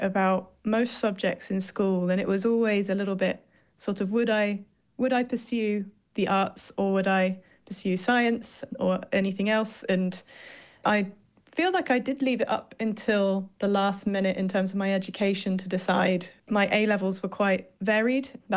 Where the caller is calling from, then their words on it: Bristol, South West England, United Kingdom; Bristol in England.